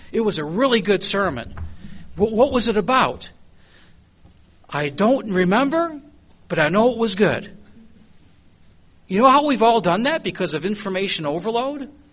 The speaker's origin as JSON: {"language": "English", "region": "Tennessee", "country": "United States", "said": "I'm from Tennessee, a volunteer."}